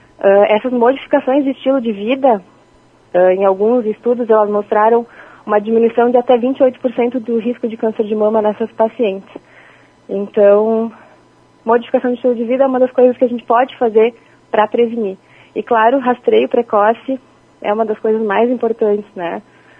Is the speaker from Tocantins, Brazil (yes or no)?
no; Garibaldi, Rio Grande do Sul, Brazil; Eu sou nascida e criada em Garibaldi, meus pais, minha família toda mora aí. Eu estudei a vida inteira em Garibaldi, no Colégio Santa Inês, desde a pré-escola até o ensino médio. E depois me mudei para Porto Alegre